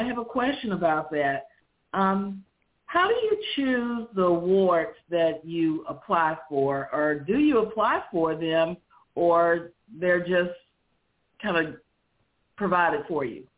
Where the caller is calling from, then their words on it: Huntsville, Alabama, United States; Good afternoon. … calling from Huntsville, Alabama.